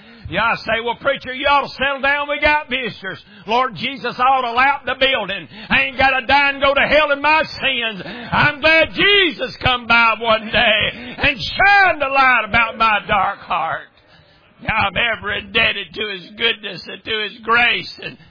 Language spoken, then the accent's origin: English; Tennessee, United States; He said, here, it's this boy from Tennessee.